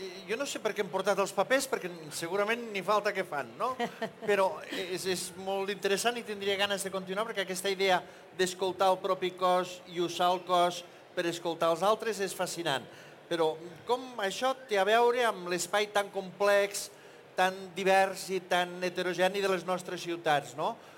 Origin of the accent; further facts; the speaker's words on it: La Seu d'Urgell, Catalonia, Spain; jo sóc de la Seu, passa a la Seu